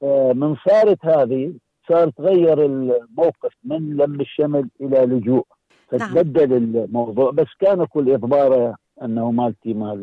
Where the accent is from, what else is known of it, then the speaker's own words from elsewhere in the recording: Iraq; now in Australia; أنا عراقي وأبقى عراقي، بس أنا بهالبلد يجب أن أخدمها أساعد لأنه هذا وفاء، أنا يعني أنا ما أقدر أبدل جنسي فأبقى أنا عراقي إلى أن أموت.